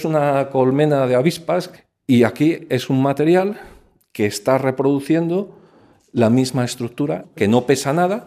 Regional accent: Burgos, Castile and León, Spain; Sí, que era de Burgos, yo me acordé porque era de mi tierra el ataúd.

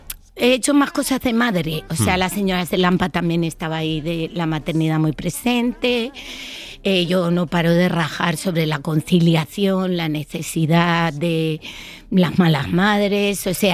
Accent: Tenerife, Canary Islands, Spain; now in Madrid, Spain; nací en Tenerife y me despido en Madrid

